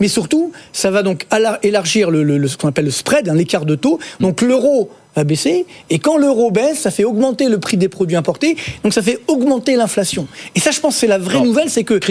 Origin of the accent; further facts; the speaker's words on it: France; en particulier chez nous en France